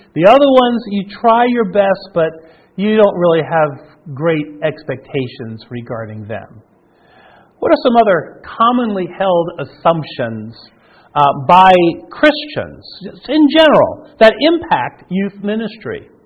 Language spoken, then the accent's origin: English; Long Island, New York, United States; moved away as an adult; now in Denver, United States; the young people that I grew up with in on Long Island